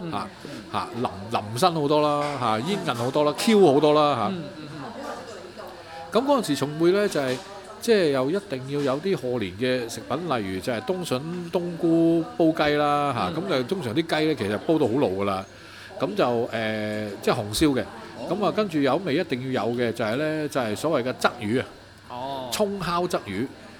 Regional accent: Shanghai, China; 咁、我哋上海人咁梗係去南貨鋪辦年貨啦。

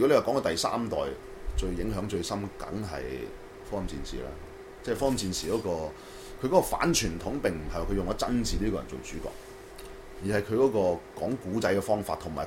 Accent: Hong Kong; 或者我哋香港人嘅電視劇集都好咧

